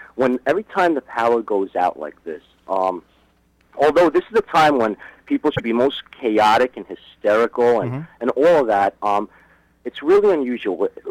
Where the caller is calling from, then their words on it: Hauppauge, New York, United States; Hoppog, New York.